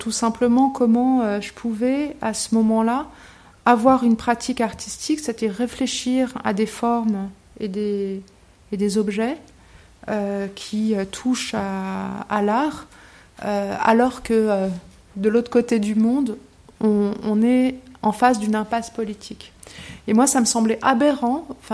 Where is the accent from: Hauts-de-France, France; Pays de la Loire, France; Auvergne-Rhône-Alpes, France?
Auvergne-Rhône-Alpes, France; Aix-les-Bains; il y a tout ce souvenir qui m'est revenu de mon enfance à l'école à Aix-les-Bains